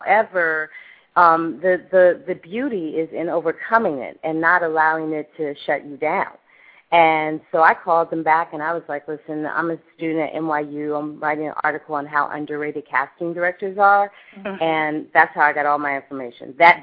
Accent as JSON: {"language": "English", "town": "San Francisco", "region": "California", "country": "United States", "tie": "born or raised there", "said": "I'm from San Francisco, born and raised, and, you know, I just have a deep appreciative love and respect for theater and actors."}